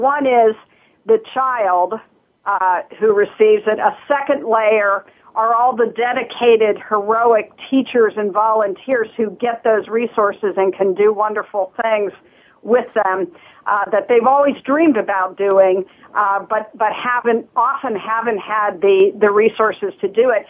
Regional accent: Ohio, United States; I grew up in Southern Ohio, and I went to an event in southern Ohio, close to where I grew up.

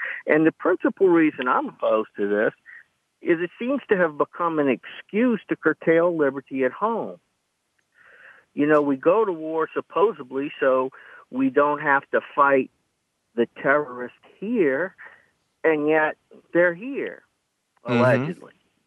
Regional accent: Louisiana, United States; I'm from Louisiana. We make oil and gas here. You know, that's one of our major exports. So you're undercutting my state's economy

